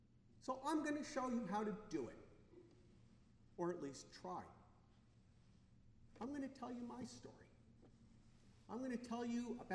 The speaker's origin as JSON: {"language": "English", "region": "New York", "country": "United States", "tie": "born there", "said": "I was born in 1964 in Westchester County, New York."}